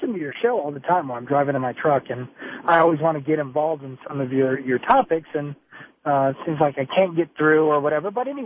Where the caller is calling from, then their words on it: Colorado Springs, Colorado, United States; Oh, I'm calling from Colorado Springs.